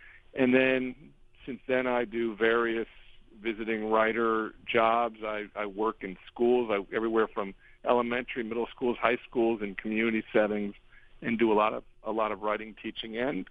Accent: East Coast, United States; I grew up on the East Coast, and I started playing fiddle in my 20s in North Carolina after I graduated college.

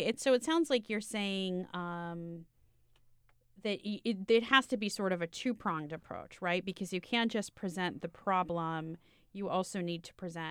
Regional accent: Miami, Florida, United States; I grew up in Miami, which is kind of the South and kind of not in a lot of weird ways.

